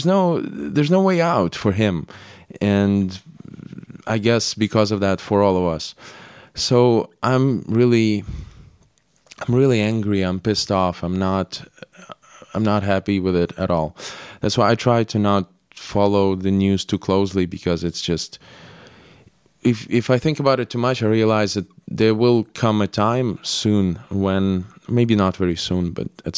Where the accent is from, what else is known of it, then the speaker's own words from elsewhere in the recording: Kyiv, Ukraine; I think it was kind of like being a tourist in a Soviet Union, maybe, I would imagine, in my early childhood, because everything around me still looked Soviet.